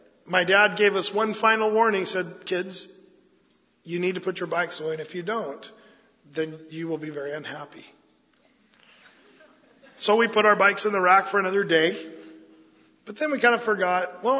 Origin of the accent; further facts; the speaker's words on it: Applegate, Oregon, United States; we had these little bikes and we'd ride them around our little property when we grew up in Applegate, Oregon.